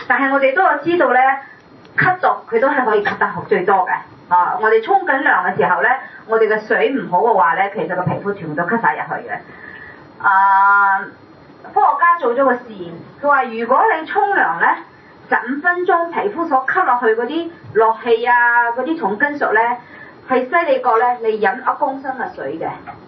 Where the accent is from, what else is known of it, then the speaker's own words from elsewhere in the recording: China; 我哋中國人係最講究面子嘅，係咪？